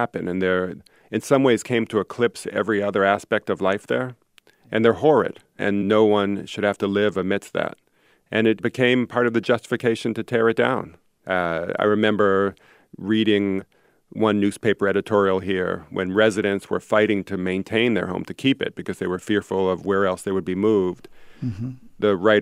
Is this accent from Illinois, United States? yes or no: yes; Chicago, Illinois, United States; Yeah, well, I'm a Chicagoan, and you are too, so I know you can understand this.